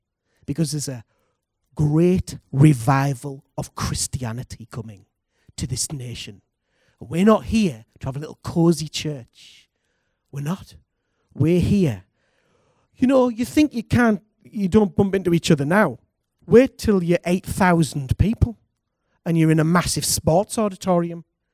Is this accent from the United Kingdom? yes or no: yes; United Kingdom; I like a little moan because I'm British, okay?